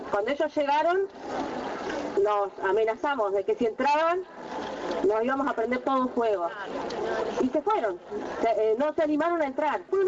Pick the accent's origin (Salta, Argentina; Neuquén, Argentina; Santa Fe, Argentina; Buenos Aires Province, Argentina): Neuquén, Argentina; Yo vengo de la provincia del Neuquén, en donde el pueblo mapuche hoy está resistiendo al avance de la explotación petrolera.